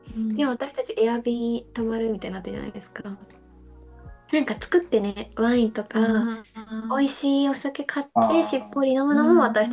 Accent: Tokyo, Japan; まあね、東京の郊外だけど東京出身だから、そういう自然に本当に憧れがあるの

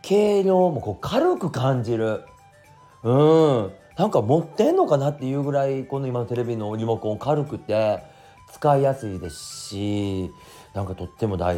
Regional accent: Osaka, Japan; 私の地元大阪

